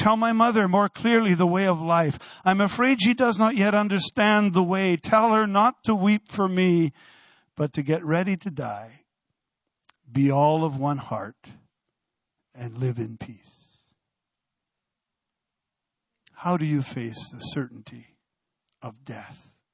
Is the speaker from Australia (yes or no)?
no; Ireland; As an Irishman, I won't hold that against him